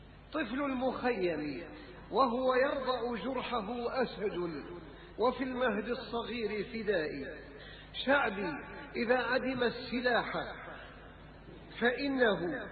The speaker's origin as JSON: {"language": "Arabic", "country": "Palestine", "said": "أنت فلسطيني وتحمل تابعية؟ أقول لهم: ليس في الموضوع تناقض، هذا هو الأساس"}